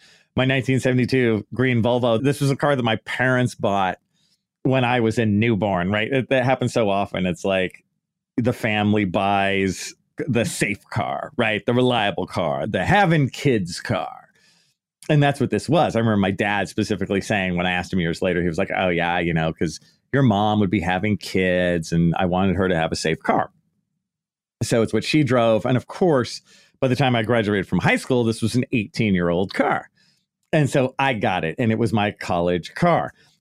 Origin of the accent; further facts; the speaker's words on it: Oakland, California, United States; also born or lived in Santa Barbara / Los Angeles; I grew up in the East Bay area, right? So in kind of the Oakland area.